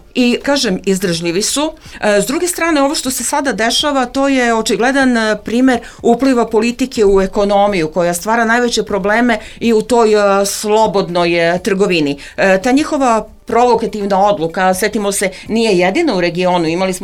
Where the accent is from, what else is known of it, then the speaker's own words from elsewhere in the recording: Kosovo; moved away; Ja sam inače sa Kosova, rođena sam tamo, živala sam tamo do 99. godine